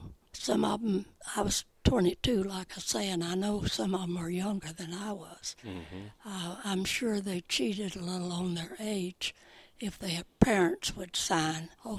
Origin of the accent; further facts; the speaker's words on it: Deep South, United States; And of course, I was from the Deep South.